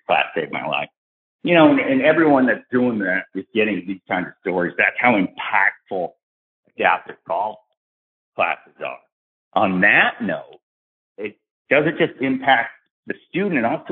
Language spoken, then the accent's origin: English; Tampa, Florida, United States; born there; I was born in McDill. I'm in Florida right now. I was born over at McDill in Tampa and grew up 17 years as a military brat.